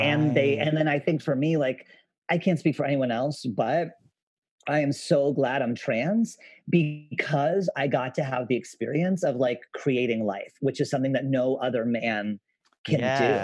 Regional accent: California, United States; I grew up in California, but in a very, very conservative rural area out right next to an Air Force base.

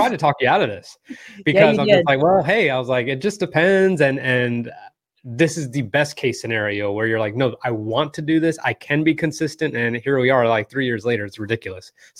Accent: Morristown, New Jersey, United States; So I was born and raised in Morristown, New Jersey, and very quickly into high school, I was doing a lot of bad things.

